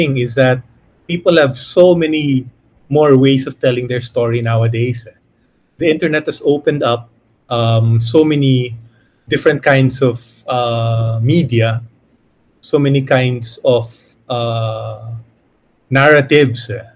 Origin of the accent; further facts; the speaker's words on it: Philippines; my story is, it's like a history of at least of one person within what it meant to be growing up in the Philippines in the late 20th century.